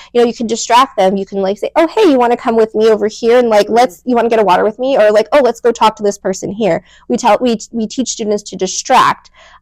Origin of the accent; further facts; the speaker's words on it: Elk Grove, California, United States; also born or lived in San Francisco / Orange County; So I was born in San Francisco, went to school here in the Sacramento area in Elk Grove, and then I went away for several years.